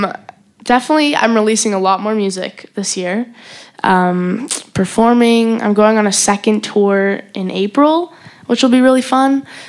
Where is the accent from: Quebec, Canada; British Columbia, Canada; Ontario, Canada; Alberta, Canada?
Alberta, Canada; Calgary; Calgary, Canada.